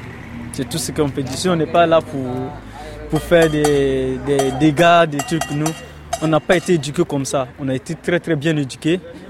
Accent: Côte d’Ivoire; now in Orléans, France; Oui, je viens de la Côte d'Ivoire. Je suis arrivé en décembre, l'année dernière, en décembre. Ça me fait bientôt un an en France, ouais.

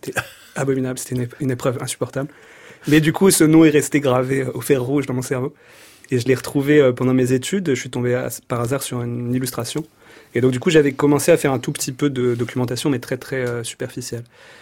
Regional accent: Strasbourg, Grand Est, France; Donc moi, je suis strasbourgeois de naissance, et c'est là que je vis encore.

